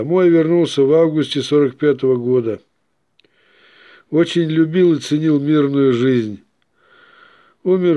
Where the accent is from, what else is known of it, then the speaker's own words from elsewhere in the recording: Kartaly, Chelyabinsk Oblast, Russia; born there; Я родился в Карталах в 1911 году.